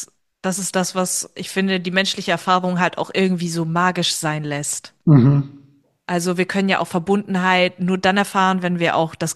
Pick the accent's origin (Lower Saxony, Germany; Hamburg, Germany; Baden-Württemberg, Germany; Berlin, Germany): Lower Saxony, Germany; Osnabrück; also ich komme aus Osnabrück